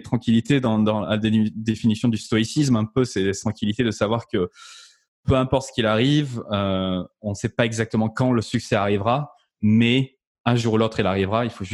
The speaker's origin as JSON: {"language": "French", "country": "France", "accent": "French", "said": "faut que je continue de pousser avec mon accent français"}